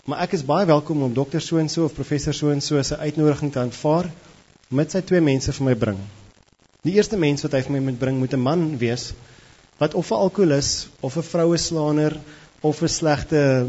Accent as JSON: {"language": "Afrikaans", "region": "Northern Cape", "country": "South Africa", "said": "ek kom van die Noordkaap"}